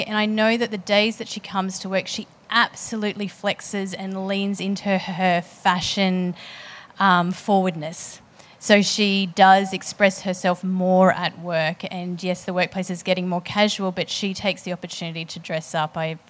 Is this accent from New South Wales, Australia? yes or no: no; Queensland, Australia; I'm from Queensland originally